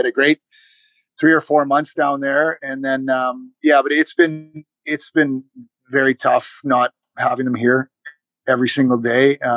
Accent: British Columbia, Canada; also born or lived in Kelowna; I'm originally actually from Vancouver Island, way off the west coast of Canada. And then I played in my junior hockey in Kelowna for the Rockets.

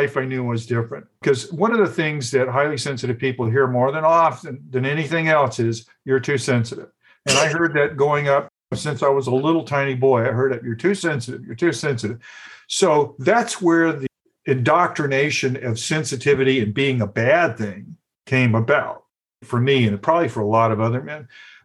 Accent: Southern US, United States; It was just something I picked up growing up in the South.

